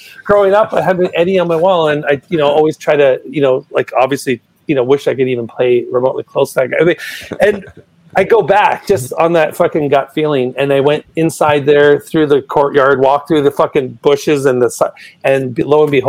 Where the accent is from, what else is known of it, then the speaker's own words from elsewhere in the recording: Vancouver, British Columbia, Canada; I'm from Vancouver.